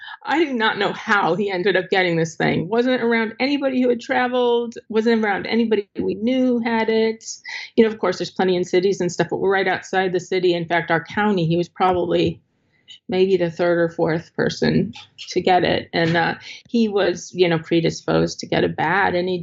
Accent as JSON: {"language": "English", "town": "Chicago", "region": "Illinois", "country": "United States", "tie": "born or raised there", "said": "I grew up in the Chicago area and my husband grew up in New York."}